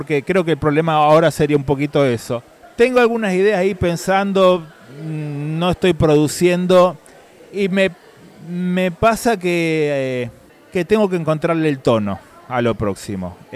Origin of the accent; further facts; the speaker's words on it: Rosario, Santa Fe, Argentina; soy el único rosarino miembro del colectivo.